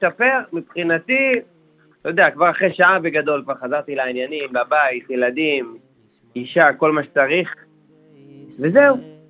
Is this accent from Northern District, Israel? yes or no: no; Netivot, Southern District, Israel; אז גדלתי פה בנתיבות, אני ככה מכיר אותו